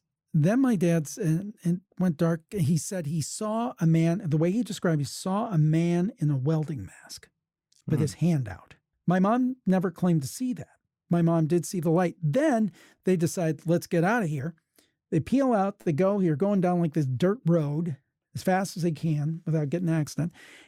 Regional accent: Ohio, United States; My family was originally from West Virginia. I grew up in Ohio. I was born and raised in Ohio.

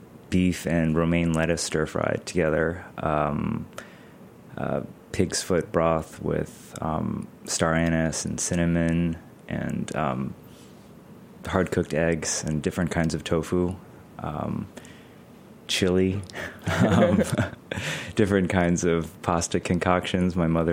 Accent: Hartford, Connecticut, United States; I grew up in suburban Hartford, Connecticut.

